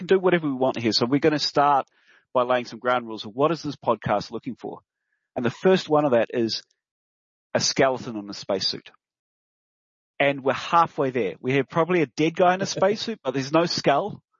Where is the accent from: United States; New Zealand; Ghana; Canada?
New Zealand; another amazing science fiction film from made in New Zealand, my home country